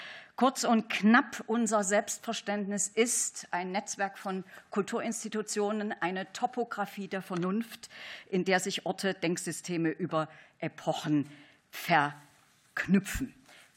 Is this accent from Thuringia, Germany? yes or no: yes; Thuringia, Germany; Ich war lange in Ostthüringen in meiner Heimat tätig, bin dann nach Bayern und später nach Baden-Württemberg gewechselt